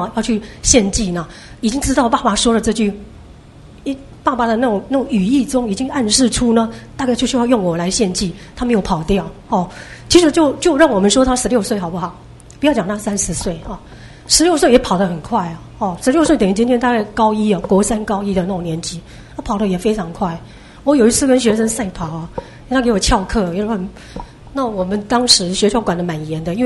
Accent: Taiwan; 我们台湾这边也是一样哈。

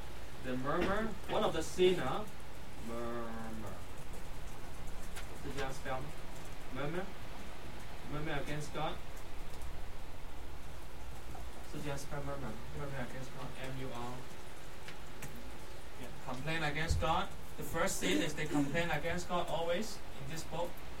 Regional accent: Hong Kong; English is a second language; I grew up in Hong Kong, TJC.

